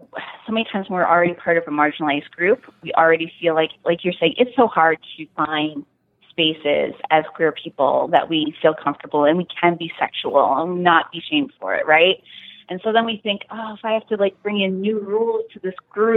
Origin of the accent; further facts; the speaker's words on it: Deep South, United States; I grew up in the Deep South, and I've heard a lot of backlash over here